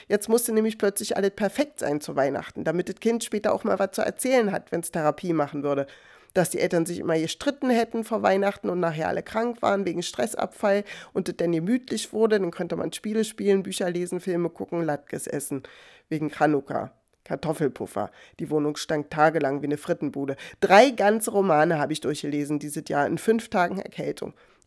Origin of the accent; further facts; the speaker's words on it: Berlin, Germany; Ich dachte, ich bin Berlinerin, an Krach gewöhnt